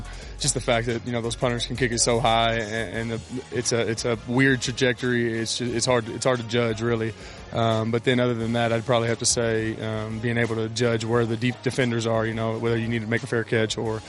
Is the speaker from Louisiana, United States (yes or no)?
no; Texas, United States; I don't mind the snow at all. But growing up in Texas, I'm also used to the heat.